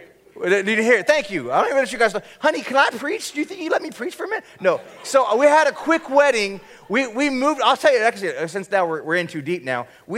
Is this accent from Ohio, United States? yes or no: yes; Ohio, United States; now in California, United States; I just got back from Ohio because I was born and raised in Ohio, and Ohio, it just is always raining.